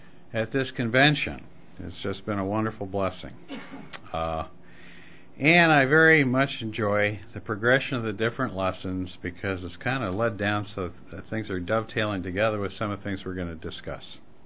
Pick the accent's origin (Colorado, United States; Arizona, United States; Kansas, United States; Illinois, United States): Illinois, United States; Mahomet; Just like I'm from Mahomet. I'm not a Mohammedan. I'm from Mahomet.